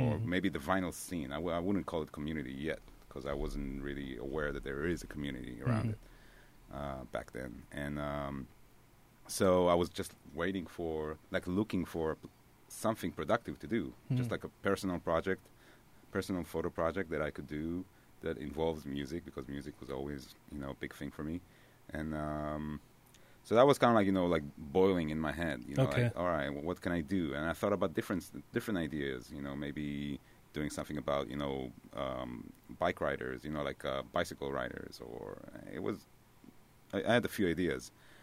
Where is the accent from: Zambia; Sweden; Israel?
Israel; born or raised there; English is a second language; moved away as an adult; now in Brooklyn, United States